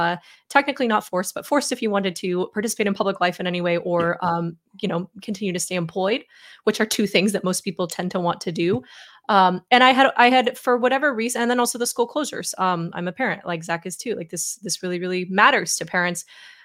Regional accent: New York, United States; and maybe this is especially colored by being a New Yorker

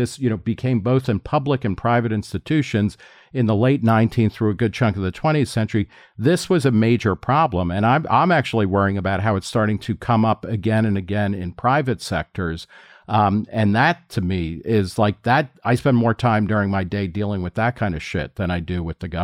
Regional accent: New Jersey, United States; I grew up in New Jersey, which for a very long time had the absolute worst DMV

